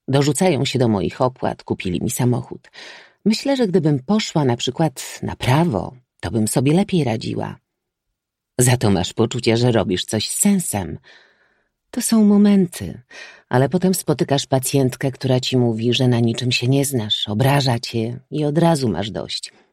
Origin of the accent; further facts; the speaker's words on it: southern Poland, Poland; Pochodzę z małego miasta na południu Polski.